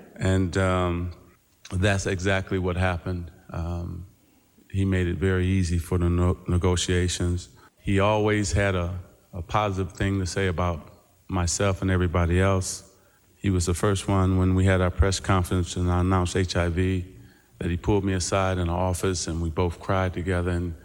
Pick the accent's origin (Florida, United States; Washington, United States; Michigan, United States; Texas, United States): Michigan, United States; So it came out, and at that time, I'm from Michigan, all I know is beef and that.